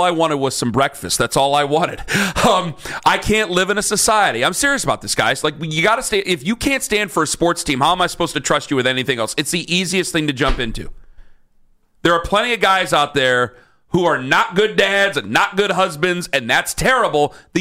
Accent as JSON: {"language": "English", "town": "Canton", "region": "Ohio", "country": "United States", "lives_now": "Streetsboro, United States", "said": "I'm from Canton. Same thing. Outer ring."}